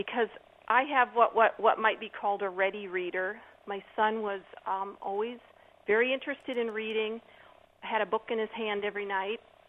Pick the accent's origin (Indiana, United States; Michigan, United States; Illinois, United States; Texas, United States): Indiana, United States; I'm from Indiana, we were driving back home for Thanksgiving.